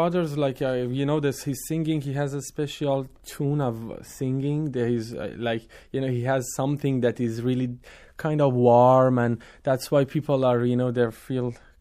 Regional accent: Kermanshah, Kermanshah Province, Iran; we are from Kermanshah. Kermanshah is the kind of a very special city in Iran. And it's like everybody they have instrument, two or three instruments there in their house.

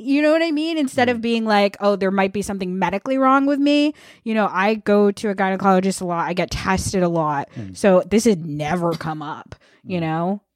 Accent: Vermont, United States; I grew up in Vermont.

